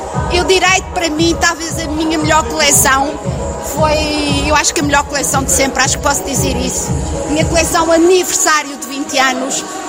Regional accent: Madeira, Portugal; also born or lived in Lisbon; now in Paris, France; Eu, quando saí da Madeira com o sonho de moda, na verdade o meu sonho de moda era Lisboa. Mas eu, quando cheguei a Lisboa, comecei a perceber que era possível ir mais além.

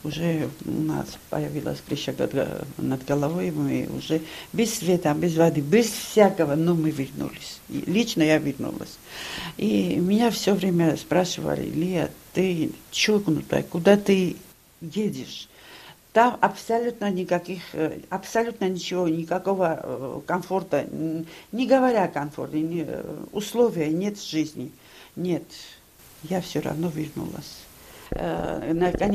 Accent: Tskhinvali, South Ossetia, Georgia; Я сама родилась там, в Схинвале. Я там выросла, школу, институт там закончила.

